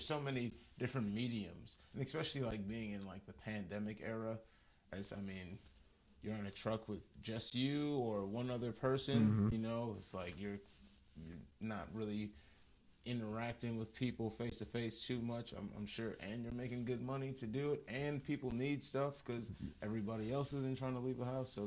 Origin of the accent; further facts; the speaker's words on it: Kenosha, Wisconsin, United States; so growing up in Kenosha, I mean, it is like a melting pot of a city.